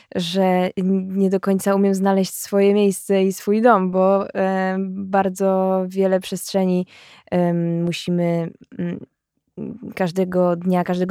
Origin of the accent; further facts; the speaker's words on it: Warsaw, Masovian Voivodeship, Poland; bo urodziłam się w Warszawie i z Warszawą bardzo dużo mnie łączy. I tutaj chodziłam do liceum, do gimnazjum, na studia.